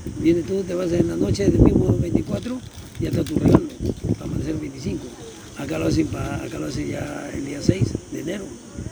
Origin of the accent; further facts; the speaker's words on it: Chiclayo, Lambayeque, Peru; De Chiclayo, departamento de Lambayeque.